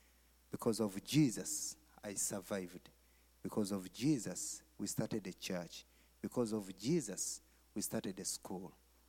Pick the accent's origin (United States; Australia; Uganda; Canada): Uganda; I come from Uganda, East Africa. I'm married.